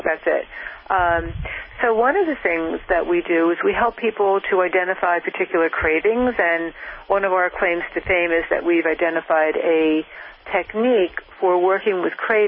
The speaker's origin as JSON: {"language": "English", "region": "New York", "country": "United States", "lives_now": "New Hampshire, United States", "said": "And I come from New York, and now I live in New Hampshire."}